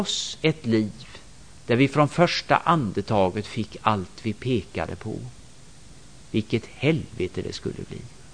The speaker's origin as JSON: {"language": "Swedish", "town": "Gothenburg", "region": "Västra Götaland County", "country": "Sweden", "lives_now": "Kalix, Sweden", "said": "jag vet inte riktigt när det spritter som värst här uppe. Hemma i Göteborg är det maj i alla fall."}